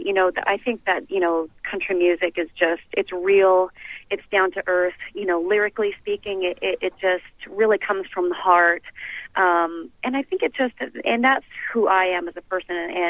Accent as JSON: {"language": "English", "town": "Montreal", "region": "Quebec", "country": "Canada", "said": "I'm from Montreal, and I did a lot of, you know, French television shows as a kid, you know, with my brothers."}